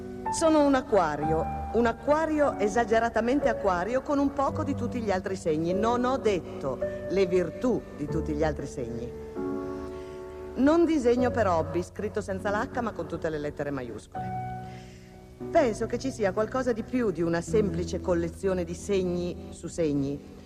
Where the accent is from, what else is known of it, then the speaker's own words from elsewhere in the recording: Novellara, Emilia-Romagna, Italy; born there; Sono nato a Novellara tanto tempo fa.